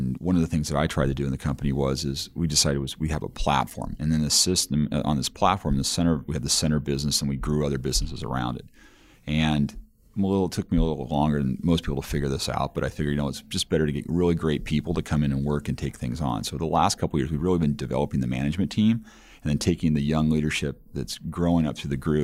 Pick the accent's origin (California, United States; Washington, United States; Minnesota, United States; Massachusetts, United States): Washington, United States; Seattle; moved away as an adult; now in China; So I grew up in Seattle. The company was in Seattle.